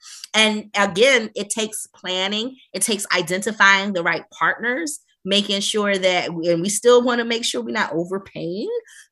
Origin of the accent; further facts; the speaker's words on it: Philadelphia, Pennsylvania, United States; We last year we had … from my hometown perform.